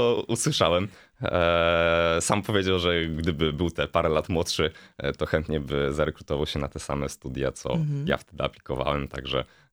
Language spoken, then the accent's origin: Polish; Wrocław, Lower Silesian Voivodeship, Poland; z racji tego, że jestem oryginalnie z Wrocławia i mogę tutaj swobodnie mieszkać